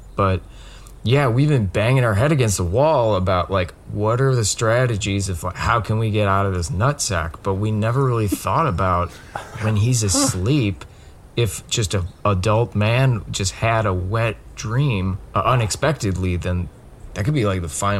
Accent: Colorado, United States; No. I grew up in Colorado

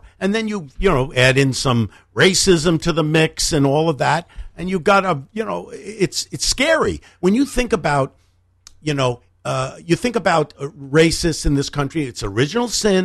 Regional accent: Bronx, New York, United States; moved away; I used to go in, because I was a kid from New York. I was born in the Bronx, lived in New York until we came out here, went to high school

